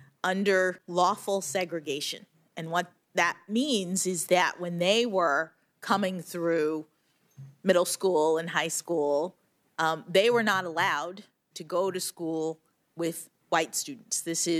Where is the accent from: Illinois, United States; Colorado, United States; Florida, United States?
Florida, United States; And I then was born in 1970, and the contrast between my reality growing up in Florida and my parents' reality growing up in Florida, like night and day